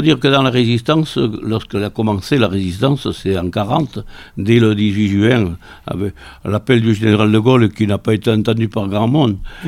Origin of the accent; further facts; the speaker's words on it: Saint-Paul-lès-Dax, Nouvelle-Aquitaine, France; born there; Alors moi, je suis né à Saint-Paul-et-Dax aussi, il y a 88 ans maintenant.